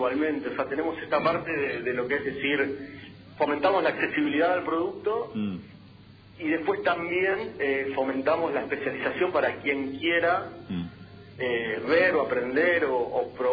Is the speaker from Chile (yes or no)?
no; Argentina